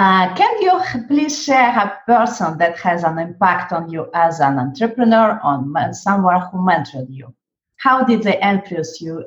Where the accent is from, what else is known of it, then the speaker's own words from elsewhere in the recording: Paris, Île-de-France, France; English is a second language; now in Barcelona, Spain; when I've said this, that I'm from Paris. When I have said them that now I live in Barcelona